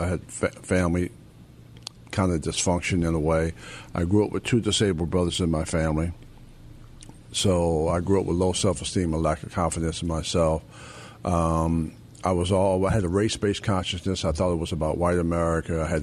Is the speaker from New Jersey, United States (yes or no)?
yes; Whitesboro, New Jersey, United States; I grew up in a little town called Whitesboro, New Jersey, near 12 miles from Cape May, 3 miles from Wildwood.